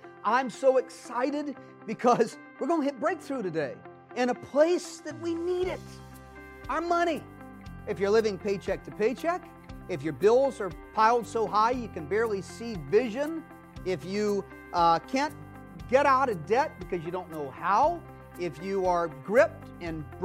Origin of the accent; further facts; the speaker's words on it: Atlanta, Georgia, United States; Empower Life Church, right here in my hometown, Atlanta.